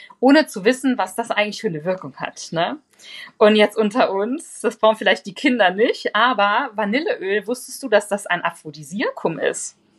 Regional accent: Saarland, Germany; ich komme ja aus dem Saarland

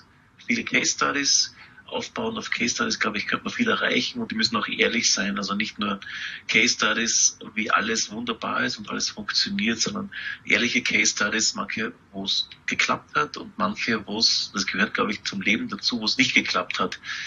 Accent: Austria; now in Munich, Germany; die Nähe zu meiner alten Heimat Österreich. Ich bin selbst schon seit 2007 in Deutschland und lebe jetzt, muss ich sagen, eigentlich sehr gerne hier in München.

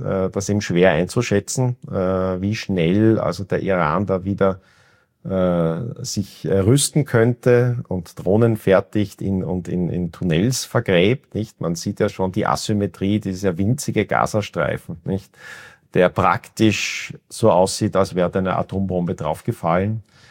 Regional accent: Austria; ich bin natürlich Österreicher, unter Staatsbürgerschaft bin ich aus Sicht der iranischen Behörden immer Iraner.

